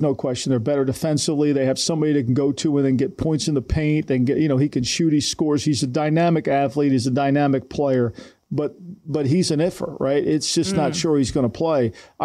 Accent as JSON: {"language": "English", "region": "New Jersey", "country": "United States", "tie": "born or raised there", "said": "A fat kid growing up in New Jersey, I would listen for the NFL."}